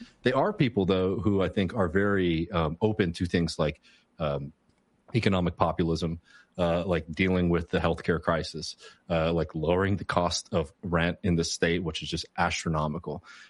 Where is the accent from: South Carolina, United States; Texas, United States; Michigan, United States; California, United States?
Texas, United States; I mean, it's such a insulting way as a Texan, as like somebody from Texas.